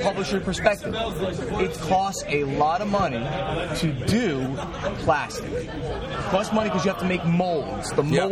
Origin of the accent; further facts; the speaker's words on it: United Kingdom; accent: British; You'd be like making fun of my British accent.